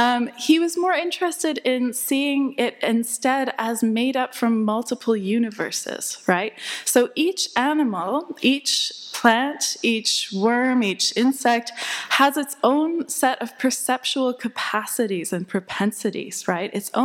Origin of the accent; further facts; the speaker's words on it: Canada; I come from Canada, and I'm currently finishing a PhD at Goldsmiths in the art department.